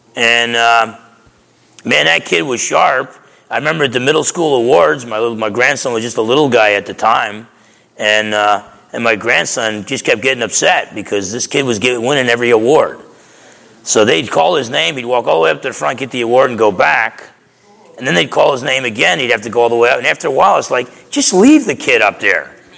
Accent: New Jersey, United States; But I was just a fool growing up in New Jersey. You either had to be tough or you had to talk tough.

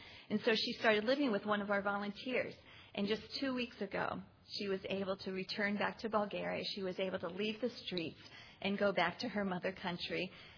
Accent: Noblesville, Indiana, United States; I'm from Noblesville, Indiana.

